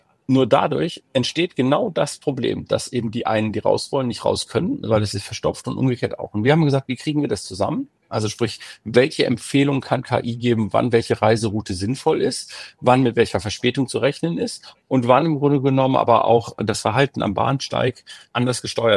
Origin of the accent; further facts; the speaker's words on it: Solingen, North Rhine-Westphalia, Germany; oder Solingen, wo ich herkomme, meine Eltern oder so.